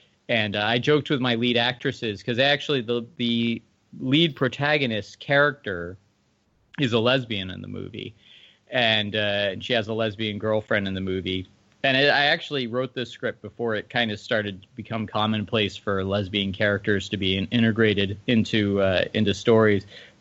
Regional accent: Hollywood, California, United States; now in Texas, United States; So the right now I'm in Texas. I grew up in Hollywood, but I actually came to Texas because I wanted to try filmmaking as a small business model.

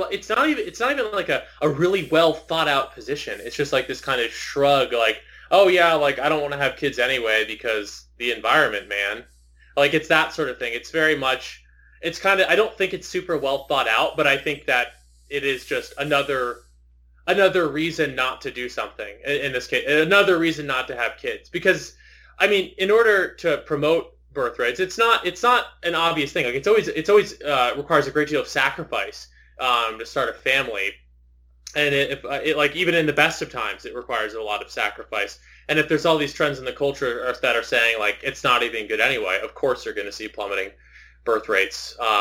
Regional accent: California, United States; That's what I want to happen as a Californian and as an American.

